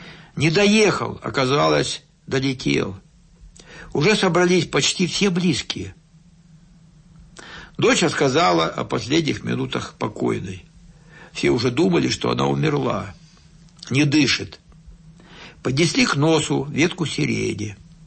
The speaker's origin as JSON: {"language": "Russian", "region": "Donetsk Oblast", "country": "Ukraine", "tie": "born or raised there", "lives_now": "Moscow Oblast, Russia", "said": "я родился в Донбассе, а там жары приличные. Понимаете, да, в Донбассе? Одно дело детство, а другое дело уже сколько здесь, 48 лет в Подмосковье."}